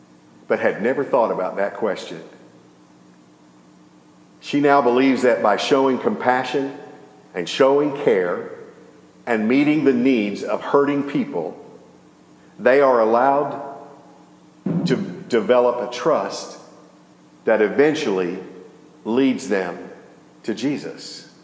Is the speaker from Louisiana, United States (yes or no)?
yes; Louisiana, United States; I was raised in Louisiana, and I'm a good cook. I make a mean jambalaya.